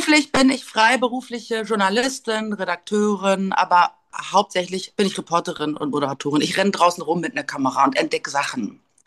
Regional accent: Northern Germany, Germany; also born or lived in Berlin; now in Wandlitz, Germany; Ich wohne jetzt in Wandlitz nach 12 Jahren Kreuzberg. Ich komme aber aus dem Norden ursprünglich und habe mal in Rostock gewohnt, da habe ich studiert. Ich habe aber auch mal in Kiel gewohnt zum Arbeiten. In Hamburg habe ich gewohnt.

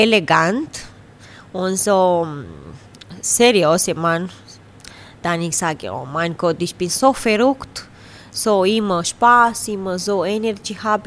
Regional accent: Romania; German is a second language; now in Switzerland; Ich komme von Rumänien.

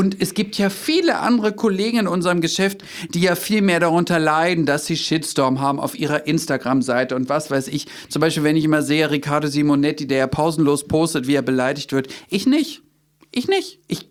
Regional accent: Berlin, Germany; wir leben leben in Berlin, ich bin Berliner

